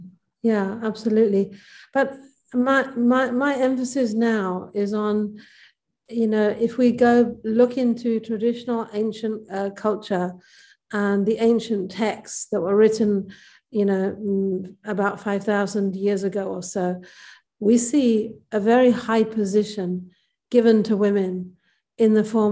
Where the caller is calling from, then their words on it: Rishikesh, Uttarakhand, India; I'm speaking from Rishikesh, North India